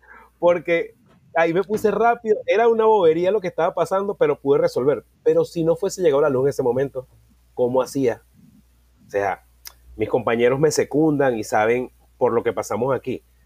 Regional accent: Venezuela; Pero yo creo que el reto más grande que tenemos los venezolanos ahorita es el servicio eléctrico.

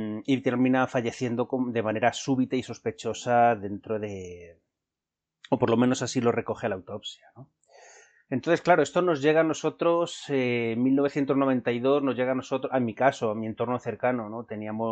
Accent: Uclés, Castilla-La Mancha, Spain; Yo crecí en una aldea en Cuenca que se denomina Uclés, que tuvo su propio campo de concentración de la Guerra Civil Española

